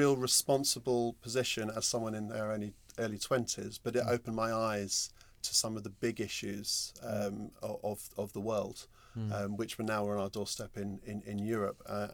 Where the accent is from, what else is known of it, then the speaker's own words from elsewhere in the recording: London, United Kingdom; I grew up in North London in the 70s and 80s.